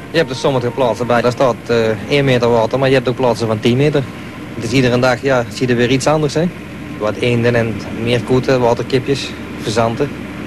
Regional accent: Drimmelen, North Brabant, Netherlands; Ik kom zelf uit Drimmelen. En heel mijn familie die is schipper.

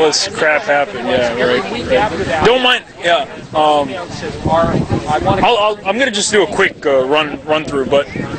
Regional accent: Virginia, United States; now in Berkeley, United States; So yeah, I'm from Virginia actually, but I live in Berkeley now.

